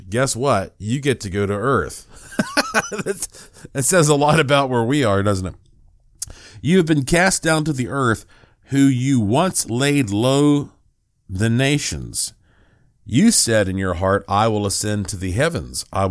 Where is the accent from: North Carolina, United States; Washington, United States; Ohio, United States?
North Carolina, United States; born there; I was born in West North Carolina.